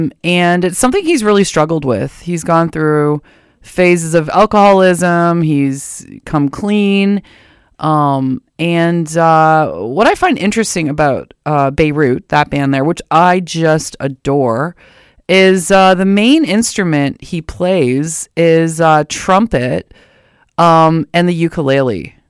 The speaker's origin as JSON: {"language": "English", "region": "Ontario", "country": "Canada", "said": "I'm from Ontario myself, southwestern Ontario."}